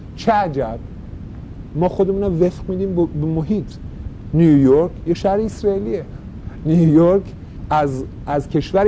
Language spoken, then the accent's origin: Persian; Iran; now in United States; ما یه سلای ایرانی از ایران اومدیم آمریکا، یه دو مدرن لس آنجلس، یه کانسنترین بزرگ، یه دم رفتم تو نیویورک.